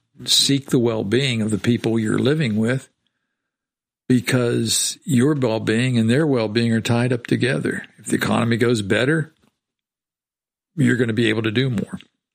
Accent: United States; I am an American.

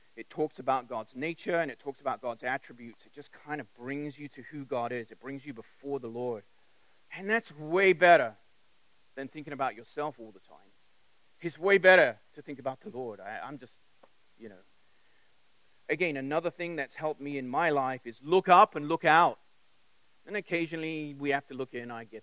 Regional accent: England, United Kingdom; the question that I had when I was a little kid growing up in England

